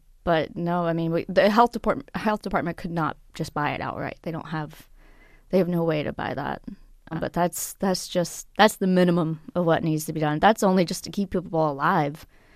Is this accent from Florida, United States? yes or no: no; West Virginia, United States; I love West Virginia. I love my home state.